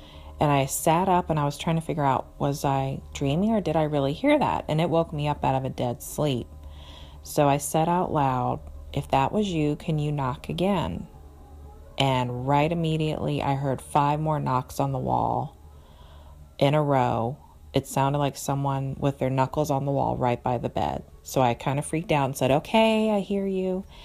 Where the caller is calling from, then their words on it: Richmond, Virginia, United States; I'm calling from Richmond, Virginia.